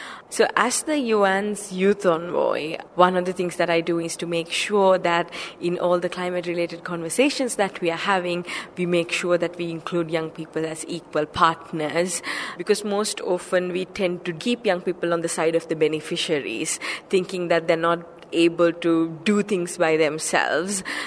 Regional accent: Sri Lanka; So I'm from Sri Lanka.

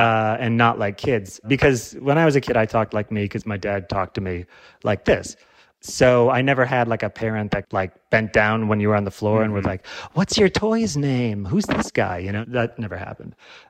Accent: Illinois, United States; I'm from Illinois. I don't know why I thought that.

